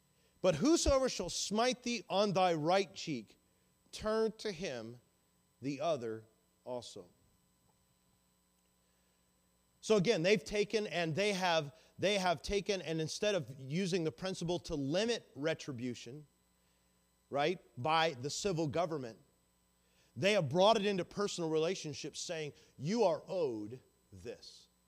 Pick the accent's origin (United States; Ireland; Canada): United States; the South; accent: Southern; also born or lived in Texas; That's my southern accent, by the way. Some of y'all are going to be offended. I'm from the south.